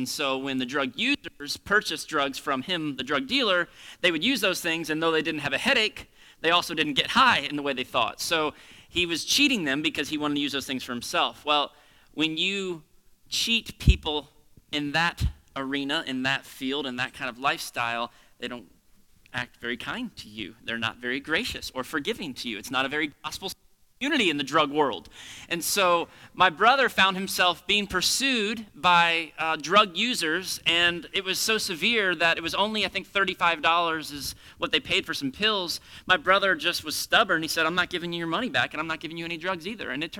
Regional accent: Florida, United States; I grew up in South Florida, and I have an older brother who's 3 years older than me.

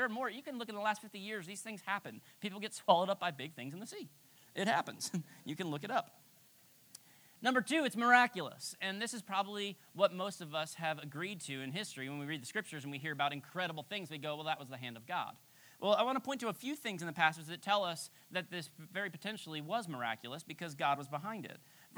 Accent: Florida, United States; I grew up in South Florida, and we'd be in the ocean all day.

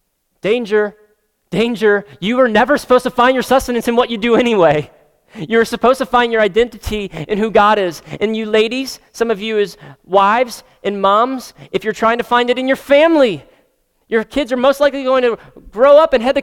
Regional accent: Florida, United States; We grew up in South Florida, and I'd see it on the back of guys' boats, usually like big cigarette boats.

